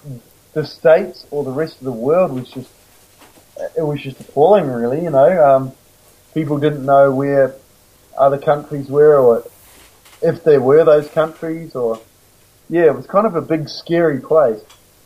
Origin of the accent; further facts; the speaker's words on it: New Zealand; I'm like, oh, I'm from New Zealand. And then it became, hey, yeah, man, where are you from? I'm from New Zealand.